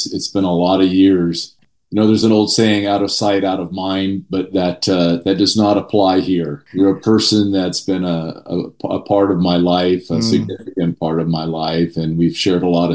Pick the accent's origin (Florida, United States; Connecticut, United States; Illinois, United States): Connecticut, United States; also born or lived in Pacific Northwest; I was born in Connecticut, but we moved back and forth between the Northwest and Connecticut probably 5 or 6 times in my growing up years.